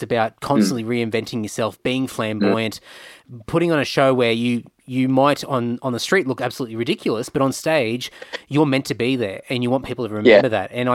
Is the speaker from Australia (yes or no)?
yes; Australia; growing up in Australia